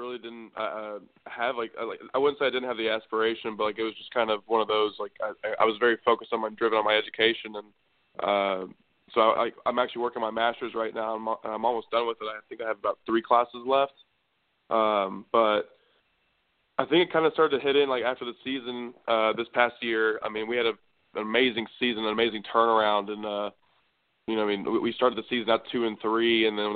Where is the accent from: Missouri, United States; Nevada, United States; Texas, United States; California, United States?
Texas, United States; Allen; Allen is a one high school town, and I had the fortune to play in that stadium and my senior year.